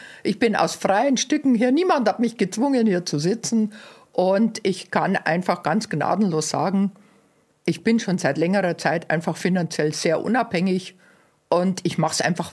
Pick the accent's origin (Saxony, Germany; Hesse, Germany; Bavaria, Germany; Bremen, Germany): Bavaria, Germany; Munich; Ich komme aus Großraum München.